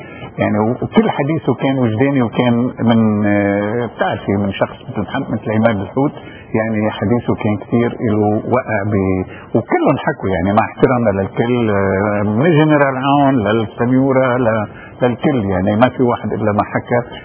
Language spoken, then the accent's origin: Arabic; Lebanon; نحن عندنا بلبنان أكثر من النص